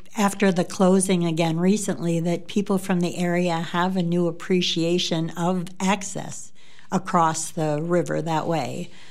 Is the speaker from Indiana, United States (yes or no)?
no; Lansing, Michigan, United States; I grew up in Lansing, or I grew up in the country outside of Lansing, and at the time, even going to school there, we had very little contact with the other side of the river.